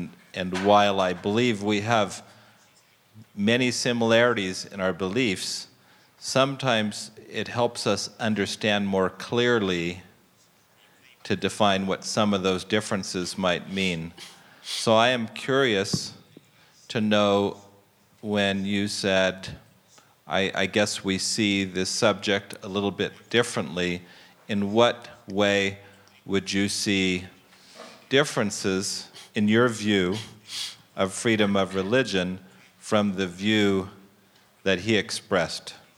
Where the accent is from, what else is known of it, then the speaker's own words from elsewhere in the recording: United States; from the United States.